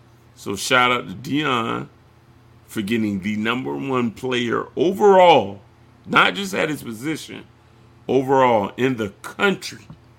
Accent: the South, United States; I said, bro, I'm from the South.

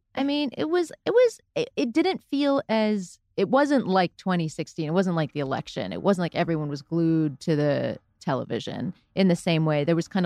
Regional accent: Florida, United States; I am from Florida. So I was bummed about Andrew Gillum.

